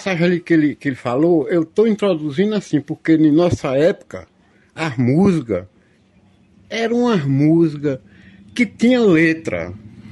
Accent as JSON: {"language": "Portuguese", "town": "Pindobaçu", "region": "Bahia", "country": "Brazil", "tie": "born or raised there", "also_born_or_lived": "Campo Formoso", "said": "nasci em Campo Formoso, mas a minha infância mais foi em Pindobaçu."}